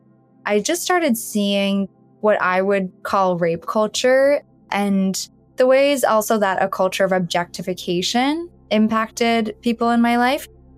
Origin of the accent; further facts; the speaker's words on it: Toronto, Ontario, Canada; I'm from Canada, so I'm based in Toronto. I grew up here.